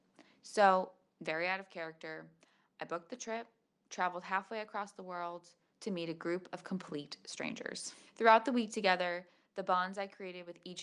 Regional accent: Palm Beach, Florida, United States; I'm 34 years old and I'm from Palm Beach, Florida.

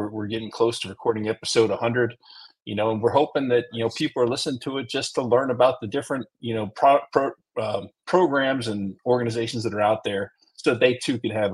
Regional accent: Puerto Rico; born there; So I was born in Puerto Rico at Roosevelt Naval Hospital. That always throws people for a loop.

